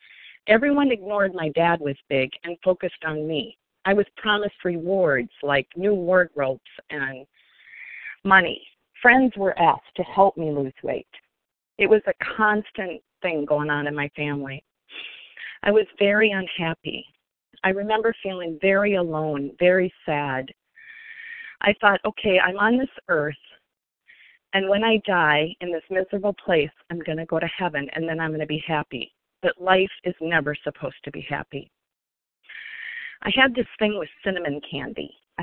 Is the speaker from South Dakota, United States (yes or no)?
yes; Sioux Falls, South Dakota, United States; I grew up in Sioux Falls, South Dakota, as the oldest of five.